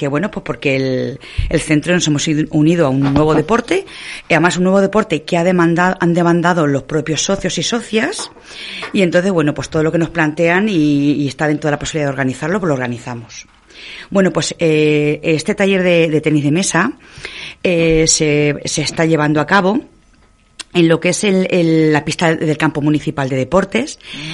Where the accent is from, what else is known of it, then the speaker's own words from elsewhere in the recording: Castilla-La Mancha, Spain; puesto que estamos en La Manchuela tengo que decir, porque yo soy de La Manchuela, también, bueno, es preciosa, tiene muchísimos parajes, iglesias, etcétera.